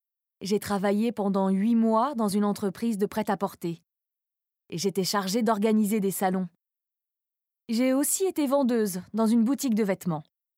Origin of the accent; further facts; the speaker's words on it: Brazil; French is a second language; now in Montpellier, France; Je suis brésilienne, mais j'habite en France, à Montpellier. Je parle portugais, français, anglais.